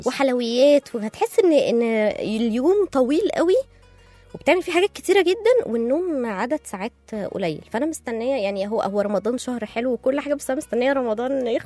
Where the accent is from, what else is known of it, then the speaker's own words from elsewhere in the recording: Egypt; هي زي الحاجات السبوع كده عندنا في مصر